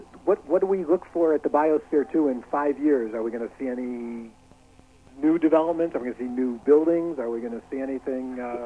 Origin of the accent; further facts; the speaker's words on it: Arizona, United States; you know, I got to throw this in since I am from Arizona, you understand, and we did win the basketball championship.